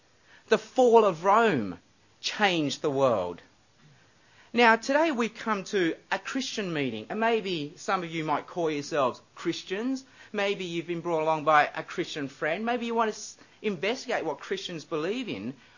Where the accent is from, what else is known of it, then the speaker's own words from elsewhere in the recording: Australia; And I'm from Australia, so I just didn't know.